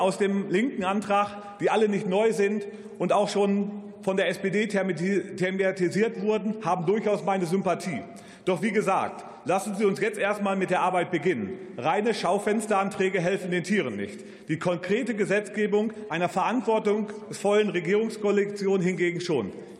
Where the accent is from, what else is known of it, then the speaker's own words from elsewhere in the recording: Soest, North Rhine-Westphalia, Germany; Meine Heimat ist der Wahlkreis Soest, der größtenteils sehr ländlich geprägt ist.